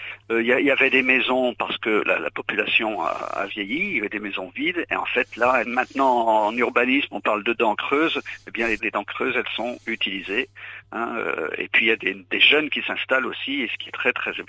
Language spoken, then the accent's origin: French; Vouziers, Grand Est, France; born there; je suis né à Vouziers, il y avait exactement, quand j'étais élève, 317 habitants.